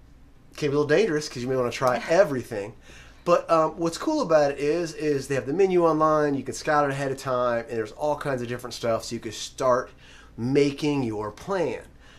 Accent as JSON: {"language": "English", "town": "Lakeland", "region": "Florida", "country": "United States", "tie": "born or raised there", "said": "Super pumped to be heading back to my hometown, born and raised, Lakeland, Florida, to hang out with members of the fam."}